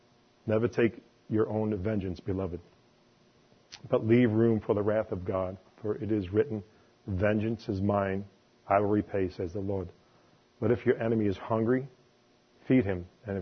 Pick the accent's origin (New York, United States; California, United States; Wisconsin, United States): New York, United States; And being a New Yorker, you know what it's like.